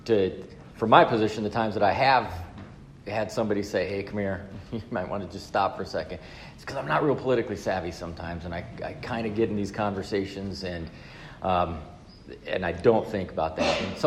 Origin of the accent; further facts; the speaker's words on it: Texas, United States; I'm originally from West Texas. I'm literally a nine iron from Mexico.